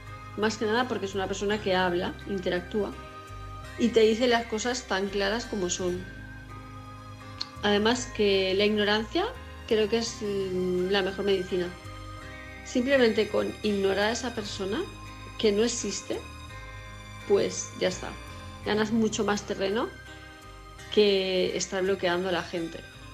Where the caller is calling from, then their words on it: Palma de Mallorca, Balearic Islands, Spain; de Palma de Mallorca.